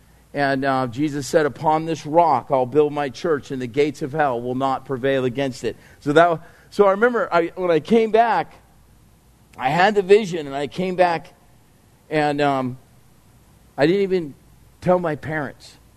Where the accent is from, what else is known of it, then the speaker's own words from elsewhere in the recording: California, United States; Because, you know, I grew up in Orange County and I had all the dreams and jobs and opportunities that come our way